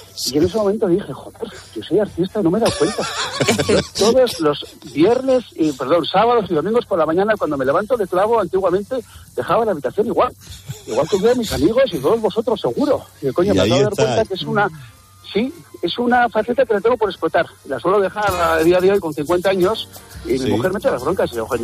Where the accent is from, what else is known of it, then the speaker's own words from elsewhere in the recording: Bilbao, Basque Country, Spain; Yo soy de Bilbao, como el gran John Uriarte, vuestro compañero.